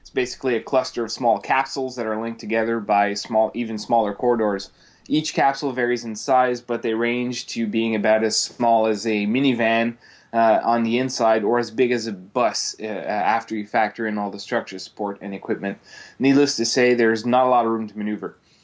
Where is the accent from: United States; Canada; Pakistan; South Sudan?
Canada; Pretty cool because as a Canadian, and I don't think I've ever lost a coin toss.